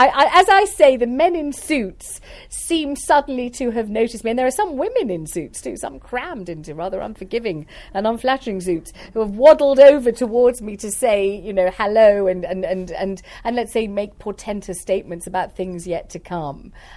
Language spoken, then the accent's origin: English; London, United Kingdom; You know, I am a Londoner through and through. I've lived in the same sort of 6 miles of London my entire life.